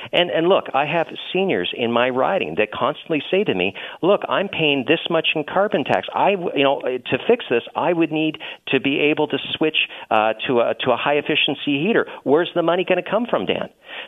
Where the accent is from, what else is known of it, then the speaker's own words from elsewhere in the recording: British Columbia, Canada; I'm from British Columbia